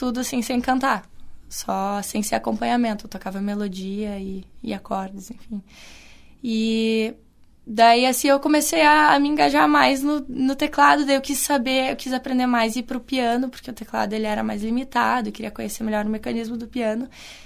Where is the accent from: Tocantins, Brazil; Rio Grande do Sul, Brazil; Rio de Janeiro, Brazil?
Rio Grande do Sul, Brazil; Novo Hamburgo; Sim, eu sou de Novo Hamburgo.